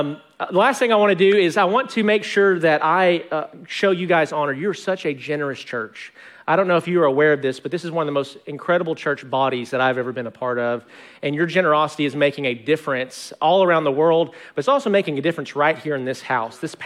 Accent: Arkansas, United States; moved away as an adult; now in Longview, United States; And so I moved to Longview, Texas over a decade ago. I'm originally from Arkansas. I tried to get to Texas as fast as I could.

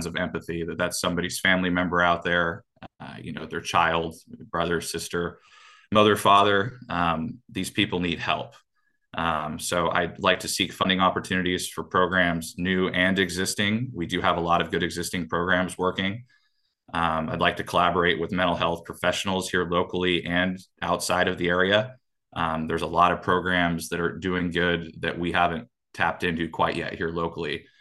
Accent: Eureka, California, United States; Being born and raised in Eureka, I just want to help my fellow citizen and help them feel heard.

